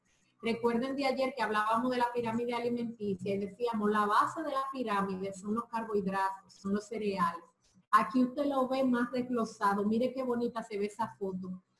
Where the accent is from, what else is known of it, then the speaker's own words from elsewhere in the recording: Dominican Republic; el arroz es el carbohidrato fundamental de nosotros como dominicanos.